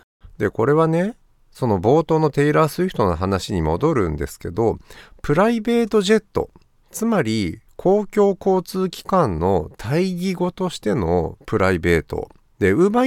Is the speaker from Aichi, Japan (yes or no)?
no; Kanazawa, Ishikawa, Japan; 僕金沢出身なので、能登と金沢の距離感みたいなものって肌感覚としてわかるんですけど